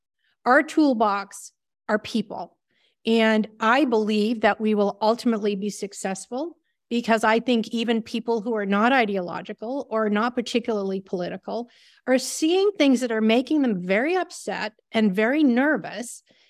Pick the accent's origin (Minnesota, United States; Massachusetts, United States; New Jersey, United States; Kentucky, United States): Massachusetts, United States; I grew up in Massachusetts. They made me leave when they found out I was a conservative, but I kind of cut my teeth when I was a kid.